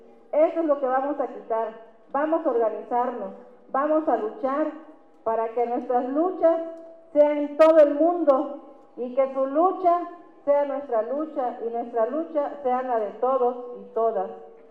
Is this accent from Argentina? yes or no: no; Mexico; Es el momento de nosotros, es el momento de nosotras, como pueblos y como mexicanos.